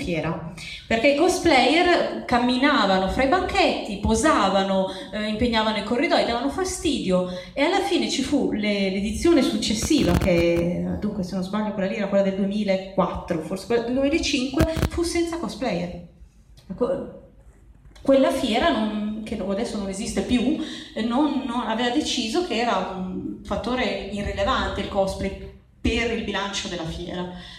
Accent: Apulia, Italy; Però io essendo pugliese comunque, cioè, ci voleva qualche ora di macchina e tutto il resto

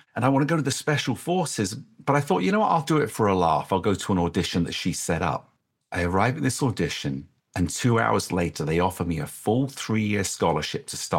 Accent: England, United Kingdom; I grew up in England.

